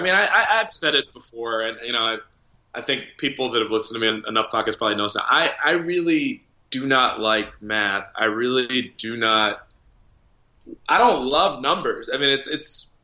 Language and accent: English; Chicago, Illinois, United States; But, yeah, I feel like growing up in Chicago, you know, it almost has to be your favorite player during that era.